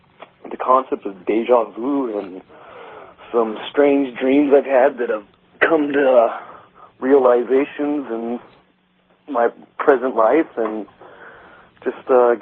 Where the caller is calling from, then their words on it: San Francisco, California, United States; San Francisco.